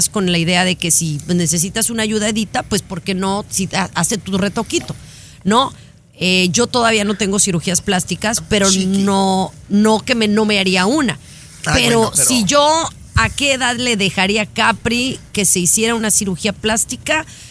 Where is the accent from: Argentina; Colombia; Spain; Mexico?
Mexico; now in United States; yo soy mexicana.